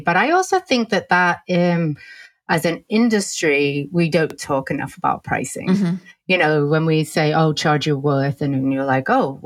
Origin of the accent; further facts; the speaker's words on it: England, United Kingdom; And I'm originally from England